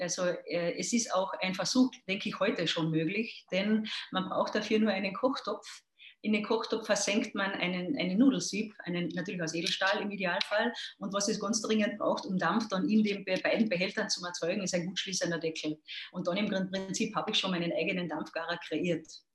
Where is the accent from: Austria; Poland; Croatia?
Austria; Carinthia; accent: Carinthian; Man ist wahrscheinlich nicht überhörbar, dass mein Kärntner Dialekt etwas noch vorschlägt